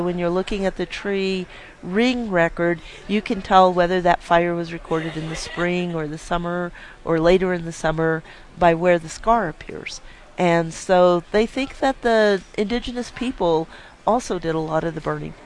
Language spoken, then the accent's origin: English; Albuquerque, New Mexico, United States; I grew up in Albuquerque. My dad worked in Los Alamos, and my mom was a teacher.